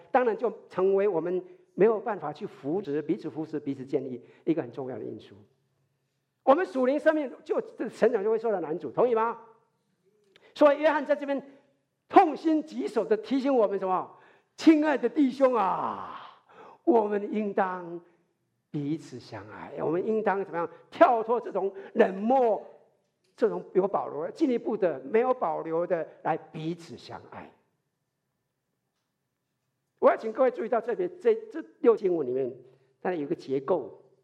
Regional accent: Taiwan; 我们小时候在台湾呢，还有分北部、南部

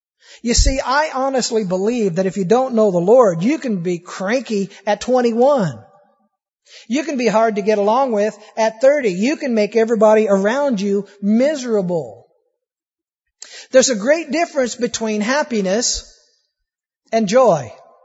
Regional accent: Peoria, Arizona, United States; I used to live in Peoria. I grew up out in Peoria and had a friend that worked at a Tasty Freeze out in Sun City.

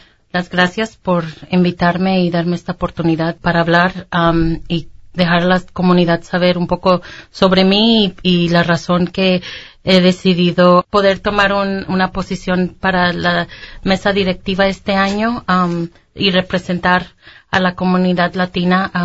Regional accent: Mexico; moved away; también siendo yo cuando llegué a este país en el 84, llegamos de México

